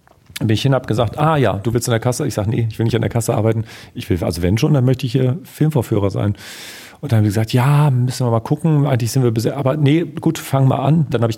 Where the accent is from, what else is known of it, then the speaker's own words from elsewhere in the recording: Oldenburg, Lower Saxony, Germany; habe in Oldenburg, also wo ich aus der Gegend, wo ich herkomme, gab es auch ein großes Programmkino